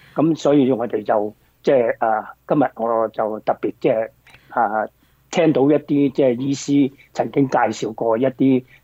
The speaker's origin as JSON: {"language": "Cantonese", "region": "Guangdong", "country": "China"}